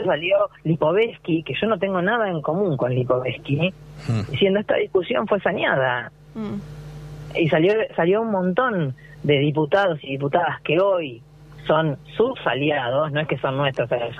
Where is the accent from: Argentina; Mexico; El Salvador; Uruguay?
Argentina; perdemos como argentinos